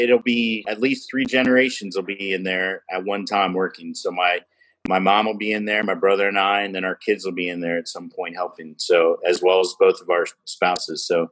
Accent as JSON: {"language": "English", "region": "Maryland", "country": "United States", "tie": "born or raised there", "said": "Carrie and I grew up in Montgomery County, but we've been in Frederick County the better part of the last 20 years."}